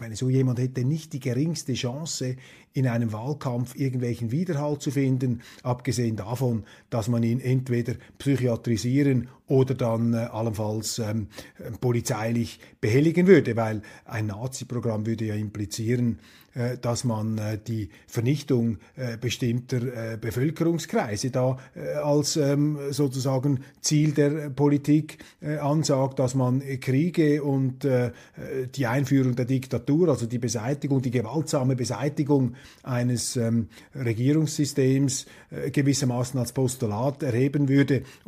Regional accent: Switzerland; Da ist man geneigt, als Schweizer den Deutschen und vor allem auch den Journalisten etwas Entspanntheit und Entkrampfung zu gönnen.

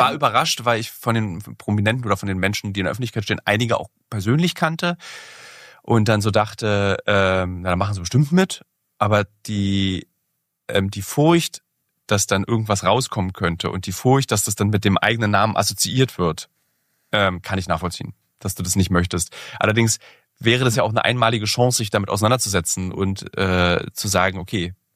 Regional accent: Berlin, Germany; das kann ich als Berliner, ich komme nicht aus einer industriellen Familie

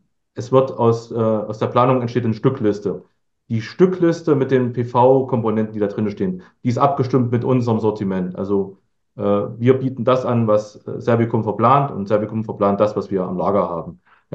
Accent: Thuringia, Germany; Ich komme aus Thüringen

